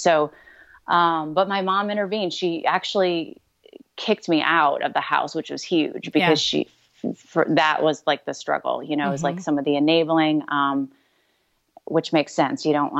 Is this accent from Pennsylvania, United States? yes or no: no; Toledo, Ohio, United States; moved away as an adult; now in Florida, United States; I'm originally from Toledo, Ohio. But yeah, I've been down here since I've been 21. So 12 years, I think, recently is what I hit down here.